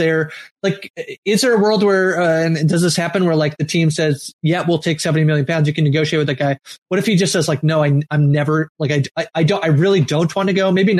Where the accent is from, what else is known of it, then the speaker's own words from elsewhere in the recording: Canada; as a Canadian, I can, I can watch the game whenever because I never get spoiled on the game.